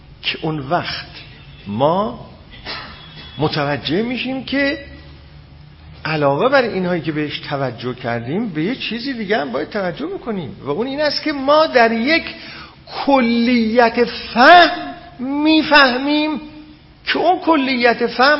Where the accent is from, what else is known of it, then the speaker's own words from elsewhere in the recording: Iran; ما ایرانی هستیم، در ایران زندگی میکنیم، نمیدونم چند هزار سال سابقه تاریخی هم داریم